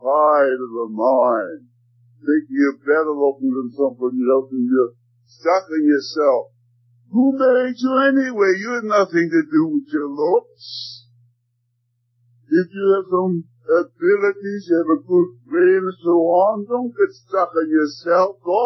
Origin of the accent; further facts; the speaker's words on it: Denmark; now in Canada; During the Depression years when we came over from Denmark to Canada, my father had bought a farm